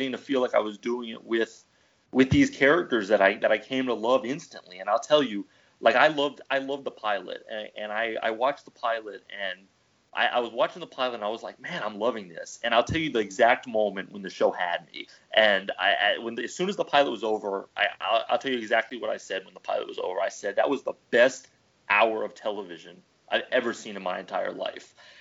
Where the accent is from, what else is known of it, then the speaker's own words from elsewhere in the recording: Atlanta, Georgia, United States; I grew up in Atlanta. I lived in a big city.